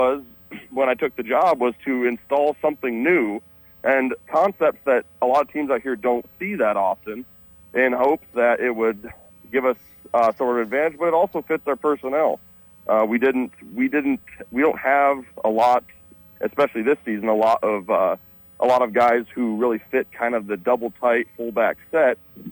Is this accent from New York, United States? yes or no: no; South Dakota, United States; I'm from West River originally.